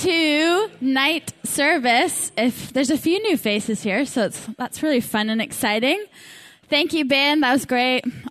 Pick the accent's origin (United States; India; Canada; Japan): Canada; now in New Zealand; I'm from Canada. Yes, funny accent.